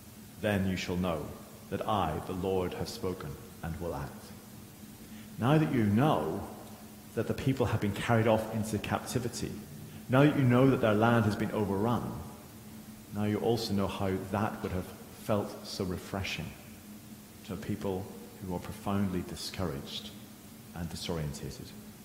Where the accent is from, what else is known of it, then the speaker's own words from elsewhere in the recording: Northern Ireland, United Kingdom; I'm not English, as I think all of you will know, but whatever I am to my bones, whatever I am, Ulster, Scots, whatever I am, it is in my bones.